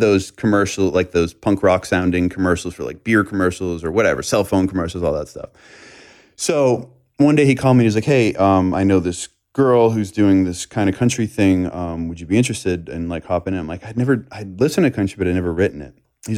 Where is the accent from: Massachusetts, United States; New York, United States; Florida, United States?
Massachusetts, United States; Boston; And I grew up in the Northeast and I kind of just missed seasons and normal people and things